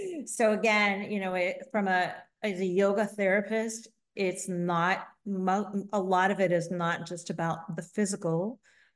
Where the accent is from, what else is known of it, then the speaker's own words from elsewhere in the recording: Chicago, Illinois, United States; I grew up in Chicago where I took public transportation